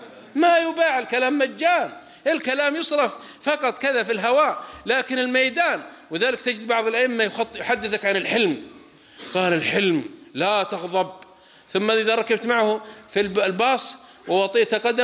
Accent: south, Saudi Arabia; عندنا في الجنوب في السعودية

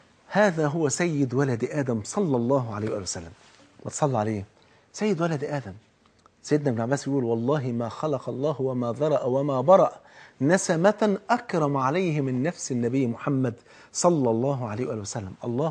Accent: Egypt; عندنا في مصر ناس ايمانياتها بفضل الله سبحانه وتعالى في السماء

